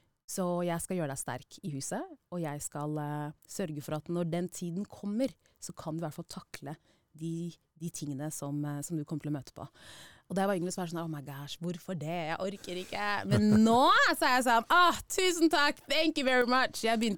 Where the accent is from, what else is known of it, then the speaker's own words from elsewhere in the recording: Sierra Leone; Norwegian is a second language; now in Norway; jeg originalt fra Sierra Leone. Jeg ble født I Sierra Leone.